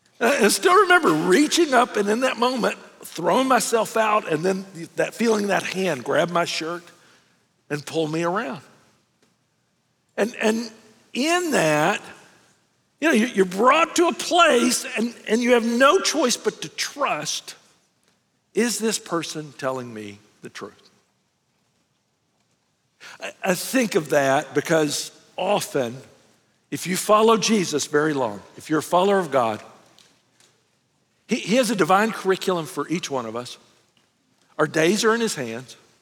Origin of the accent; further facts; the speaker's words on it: Memphis, Tennessee, United States; I grew up in Memphis, Tennessee, our church group took some of the guys of the group